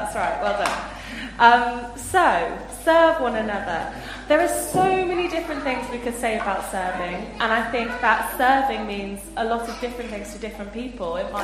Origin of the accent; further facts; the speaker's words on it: United Kingdom; as British people and as Christians, it's often really hard to allow yourself to be served.